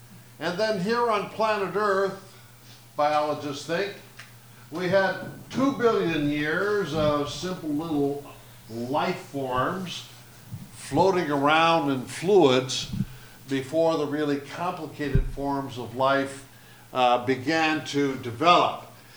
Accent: Berkeley, California, United States; Well, I come from Berkeley

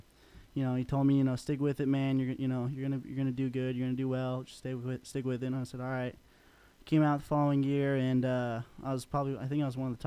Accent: Santa Cruz, California, United States; born there; I knew I wanted to go back to California because, you know, I was born in Santa Cruz.

